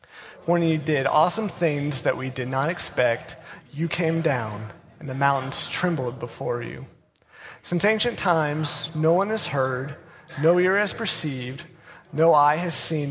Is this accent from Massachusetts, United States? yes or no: no; Ohio, United States; You know, I was up in Ohio. I'm from Ohio, and so Scarlet and Gray, you know, woo!